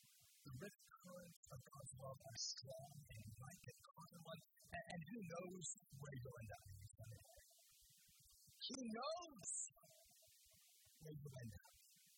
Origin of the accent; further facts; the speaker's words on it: Indiana, United States; Now, like some of you, I'm from the Midwest, I'm from Indiana. When I was growing up, we didn't worry about rip currents.